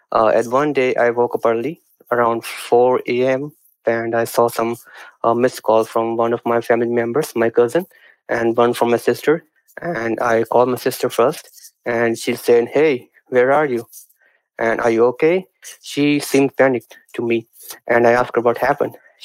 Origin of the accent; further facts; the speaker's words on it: Punjab, India; I come from the Punjab in India.